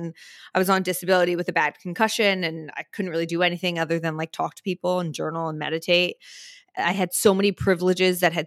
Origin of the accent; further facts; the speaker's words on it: New Jersey, United States; I'm from Jersey. I am one of three girls.